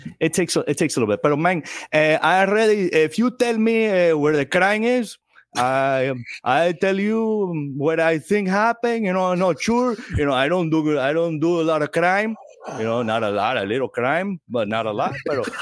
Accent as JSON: {"language": "English", "region": "Florida", "country": "United States", "tie": "born or raised there", "lives_now": "Miami-Dade County, United States", "said": "I grew up in South Florida, mostly in South Broward, but then I've been living in Miami-Dade County for a little over 10 years."}